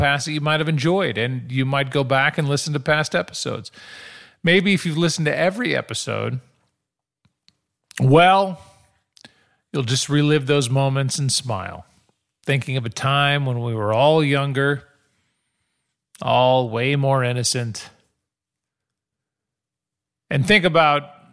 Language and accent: English; St. Louis, Missouri, United States; I can do that joke because I'm from St. Louis. I'm from the Midwest, so it works.